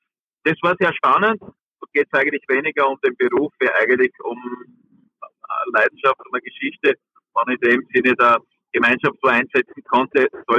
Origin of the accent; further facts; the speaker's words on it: Styria, Austria; Ich habe das wunderschöne Wetter genossen, indem wir täglich Wanderungen gemacht haben bei uns in der Südsteiermark